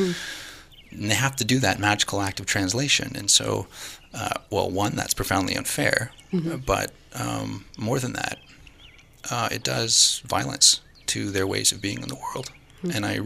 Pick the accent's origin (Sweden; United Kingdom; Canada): Canada; Ontario; I am from Northern Ontario. I'm from Kuchiching First Nation, but I didn't grow up there.